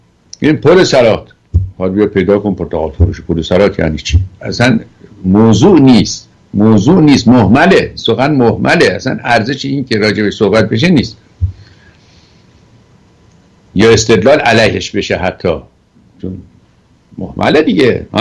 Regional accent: Iran; ما که ایرانی هستیم و اینقدر مدنیت داریم

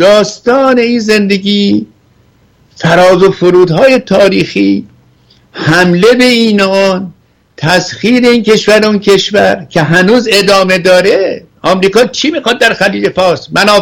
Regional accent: Iran; moved away; چون من از ایران که اومدم 45 سال بود

